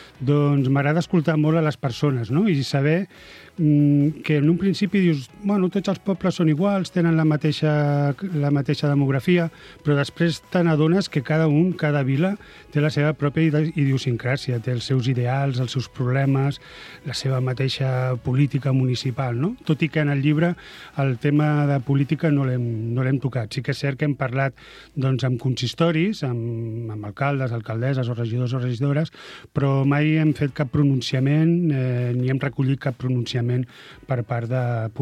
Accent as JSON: {"language": "Catalan", "town": "Barcelona", "region": "Catalonia", "country": "Spain", "said": "soc del barri de Sants, de l'exvila de Sants, de Barcelona."}